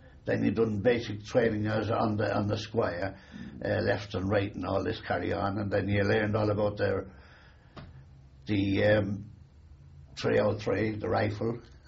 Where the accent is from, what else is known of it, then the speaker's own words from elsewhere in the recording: Bray, County Wicklow, Ireland; I was born in Bray, County Wicklow, on the 13th of May, 1920. I went to local schools there. I finished up in the technical college there.